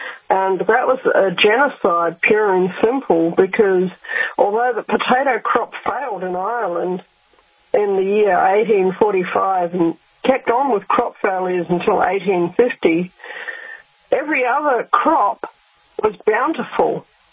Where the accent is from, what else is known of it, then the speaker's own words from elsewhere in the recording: Rotorua, Bay of Plenty, New Zealand; I grew up in Rotorua, which used to be inhabited by a cannibal tribe.